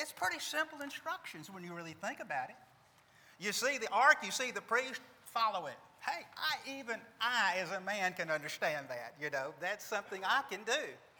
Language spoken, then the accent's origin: English; Alabama, United States; And then one time I said, "Where do you think I'm from?" And they looked at me and they said, "Alabama." And I was shocked that they knew